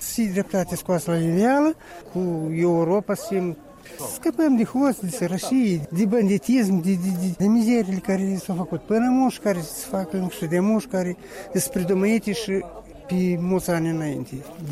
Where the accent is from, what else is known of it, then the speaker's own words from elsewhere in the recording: Moldova; eu sunt fericit că eu sunt moldovan. Mă mândesc cu patria mea, cu Republica Moldova, cu România. Noi suntem toți din România, suntem.